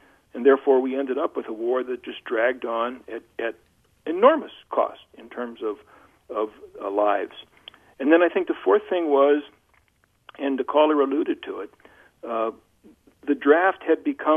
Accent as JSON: {"language": "English", "region": "Midwest", "country": "United States", "tie": "born or raised there", "said": "I think I am who I am because I grew up in the Midwest, because I'm a Catholic, because of the family, the environment in which I was raised."}